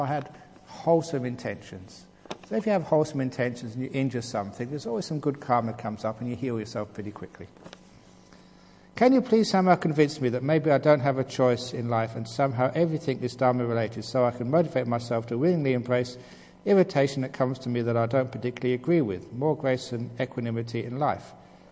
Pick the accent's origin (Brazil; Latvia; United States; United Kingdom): United Kingdom; London; born there; I was born in London. I was not used to the heat.